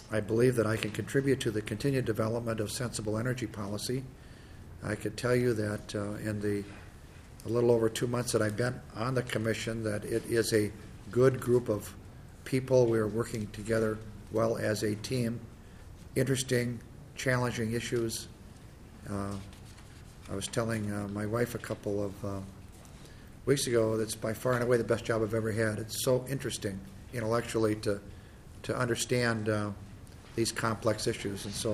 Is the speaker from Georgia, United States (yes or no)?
no; Minneapolis, Minnesota, United States; I grew up in South Minneapolis in a little 1,400-square-foot home. There were seven kids.